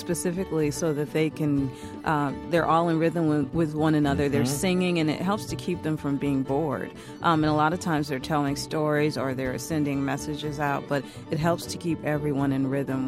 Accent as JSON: {"language": "English", "town": "Detroit", "region": "Michigan", "country": "United States", "tie": "born or raised there", "said": "Pretty different than growing up in Detroit."}